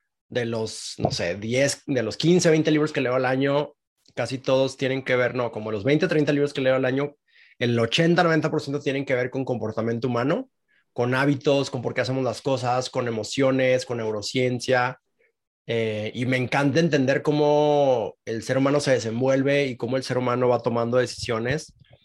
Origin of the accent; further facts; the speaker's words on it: Mexico; Soy un mexicano, tiene 37 años, estoy casado, tengo dos hijos, vivo en la Ciudad de México, me voy a estudiar una maestría a Filadelfia ahora en verano.